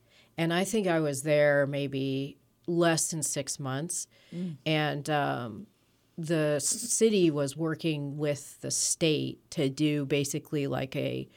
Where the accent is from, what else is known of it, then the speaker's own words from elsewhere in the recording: Illinois, United States; I'm from Illinois, but it looks like Kansas in right.